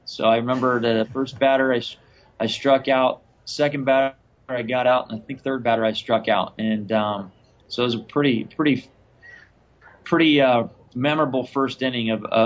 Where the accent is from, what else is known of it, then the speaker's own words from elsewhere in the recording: Gardner, Nevada, United States; I was in bed getting ready to take a flight back to my hometown of Gardner, Nevada, spend the winter with my family